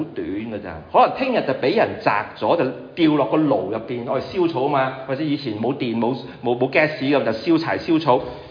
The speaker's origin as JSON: {"language": "Cantonese", "country": "China", "said": "这个福字我哋中国人最中意听啊，"}